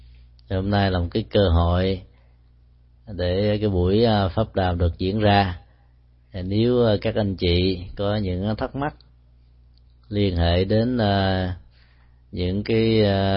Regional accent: Ho Chi Minh City, Vietnam; Sinh ra và lớn lên tại Sài Gòn.

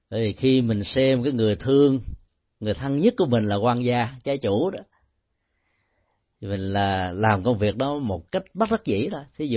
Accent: Ho Chi Minh City, Vietnam; Sinh ra và lớn lên tại Sài Gòn.

